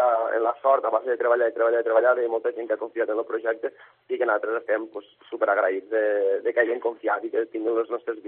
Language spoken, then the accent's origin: Catalan; Corbera d'Ebre, Catalonia, Spain; jo soc de Corbera, la família és de Corbera